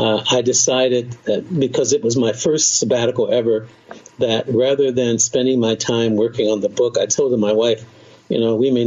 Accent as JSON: {"language": "English", "town": "Cincinnati", "region": "Ohio", "country": "United States", "tie": "born or raised there", "said": "a professor at Miami University, I grew up in Cincinnati, Miami University is 35 miles up the road, started teaching me."}